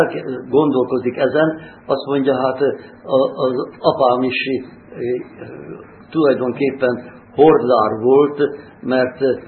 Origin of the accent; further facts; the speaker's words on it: Košice, Košice Region, Slovakia; Kassaiak vagyunk mi is. Én úgy születtem negyediknek, hogy édesanyám a marhavagomba szoptatott.